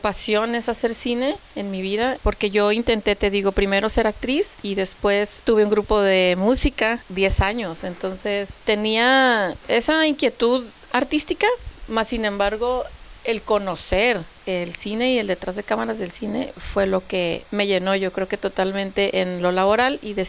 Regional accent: Guadalajara, Jalisco, Mexico; born there; yo nací ahí casi en el ITESO

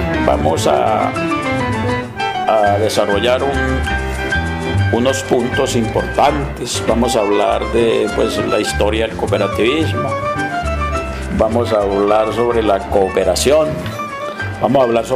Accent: Tolima, Colombia; also born or lived in Santander; yo soy tolimense y por ahí en mi tierra pues también encuentro mucha gente envidiosa. Pero dicen que es que acá hay más envidiosos, mucho más envidiosa la gente. Y hace 12 años estoy en Santander

